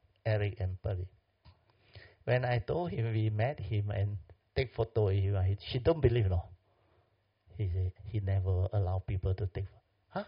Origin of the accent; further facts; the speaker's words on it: Malaysia; So I told him, we are from Malaysia.